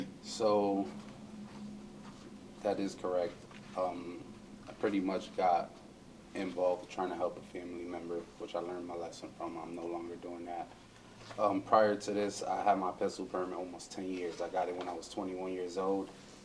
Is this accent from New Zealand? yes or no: no; Bridgeport, Connecticut, United States; I'm born and raised in Bridgeport, still live in Bridgeport.